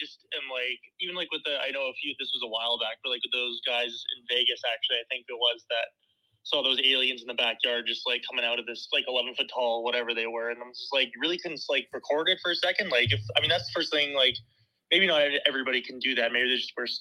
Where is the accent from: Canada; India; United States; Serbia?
Canada; I'm from Canada